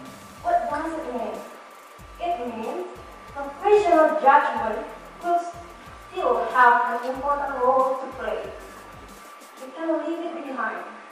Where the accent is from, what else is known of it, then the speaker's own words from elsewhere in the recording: Indonesia; English is a second language; I am from Indonesia.